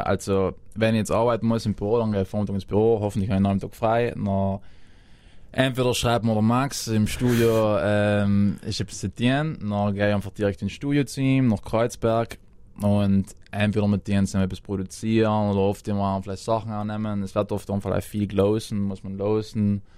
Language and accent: German; Trentino-Alto Adige, Italy; Als Südtiroler kommt man an seine Grenzen. Es ist hart.